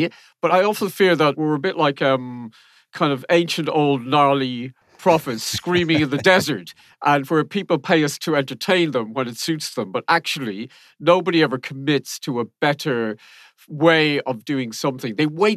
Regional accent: Ireland; Or is that just me ranting and being Irish?

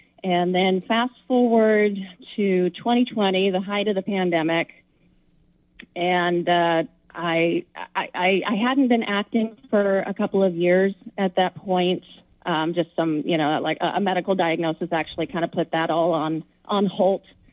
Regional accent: Washington, United States; also born or lived in Montana / California; I grew up in Washington State and then spent 12 years in Montana. And after college, I moved down to California, and I was there for about a decade chasing the acting dream.

